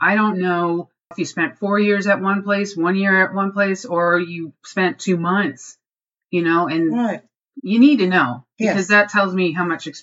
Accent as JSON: {"language": "English", "region": "Massachusetts", "country": "United States", "tie": "born or raised there", "lives_now": "Georgia, United States", "said": "I grew up in Massachusetts. I thought I'd be working for Mass Wildlife, the state agency, you know, just love the people. And here I am in Georgia and all my mentors have retired."}